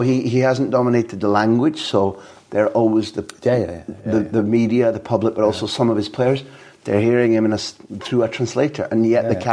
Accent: Scotland, United Kingdom; even as a Scot

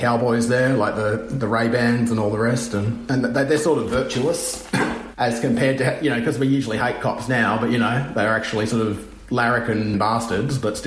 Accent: Broken Hill, New South Wales, Australia; I grew up in Broken Hill, and they were pretty much the background to being a kid.

